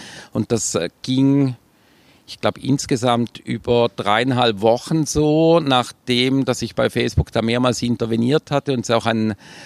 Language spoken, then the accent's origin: German; Switzerland; nachher wird sicherlich nicht besser, wenn ein Schweizer kommt. Ja, ich bin dann auf die Bühne, habe auf Schweizerdeutsch begon